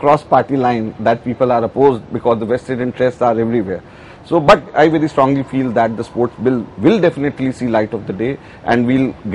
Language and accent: English; India; I did what naturally, as an Indian, I thought I should do.